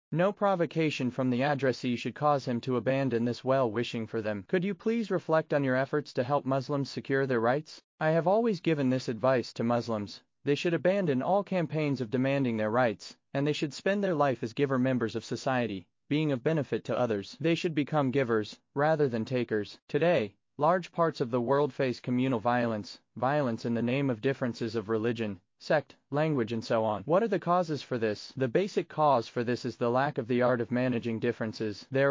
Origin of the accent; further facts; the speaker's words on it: Badriya, Uttar Pradesh, India; born there; According to official records, I was born on January 1, 1925. I was born in a village called Badriya, which is in the Azamgarh district of Uttar Pradesh.